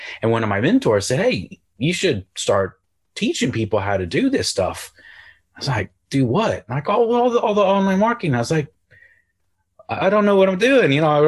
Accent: Houston, Texas, United States; moved away as an adult; also born or lived in Ireland; now in United Kingdom; Yes, my accent is confused. I'm originally from Houston, Texas. I moved to the Republic of Ireland on the west coast of Ireland near Galway about 16 years ago. And then I live in the north of England now.

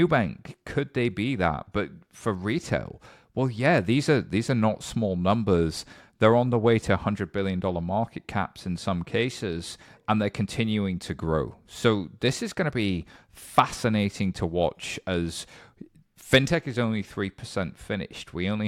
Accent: United Kingdom; So I think looking at this as a Brit, looking at it internationally, it's a different conversation.

